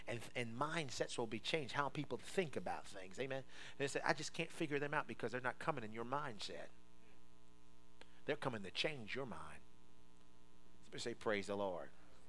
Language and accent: English; Maryland, United States; born or raised there